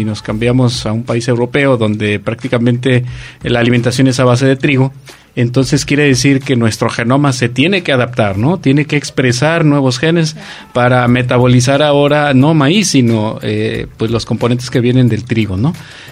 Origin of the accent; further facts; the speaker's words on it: Mexico; nosotros como mexicanos